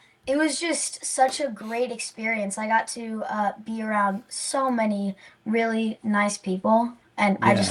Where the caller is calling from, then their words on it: Nashville, Tennessee, United States; I'm joining you from Nashville, Tennessee.